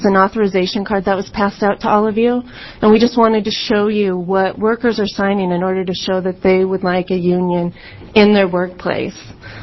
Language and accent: English; Portland, Oregon, United States; I'm from Portland, Oregon.